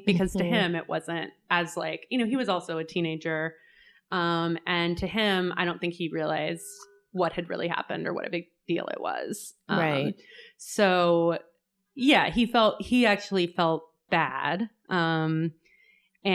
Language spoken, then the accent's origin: English; Oklahoma, United States; like, especially like I'm from Oklahoma.